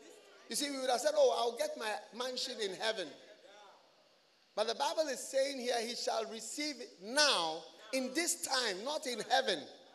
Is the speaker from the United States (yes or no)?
no; Ghana; also born or lived in Switzerland; because I'm Swiss also, apart from being Ghanaian. Yes, I'm also Swiss.